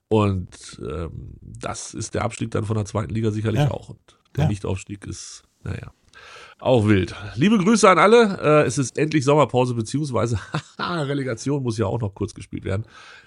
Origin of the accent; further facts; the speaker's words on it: Garbsen, Lower Saxony, Germany; Also es gibt halt einen in Garbsen, wo ich herkomme, wo quasi alle liegen, die ich kenne.